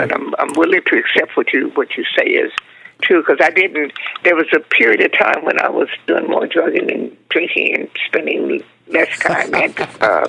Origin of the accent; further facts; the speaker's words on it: San Diego, California, United States; And then when I graduated from high school, I came up from San Diego to LA to go to UCLA.